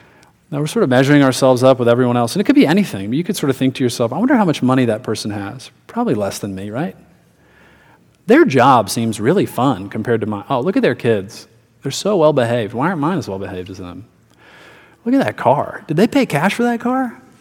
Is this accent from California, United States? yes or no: no; Atlanta, Georgia, United States; now in Greenville, United States; I said, oh, I grew up in Atlanta. I'm living in Greenville now, so I guess I'm from the South.